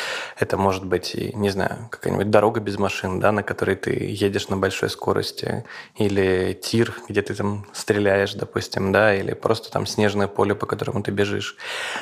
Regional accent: Apatity, Murmansk Oblast, Russia; born there; Я действительно из России. Я действительно родился в Мурманской области, в маленьком городе под названием Апатиты. Это маленький город, в котором 40 тысяч жителей.

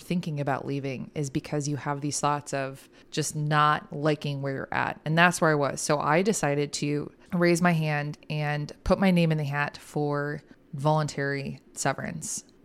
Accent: Chicago, Illinois, United States; accent: Chicago; I got my Chicago accent in full flex for all of you guys.

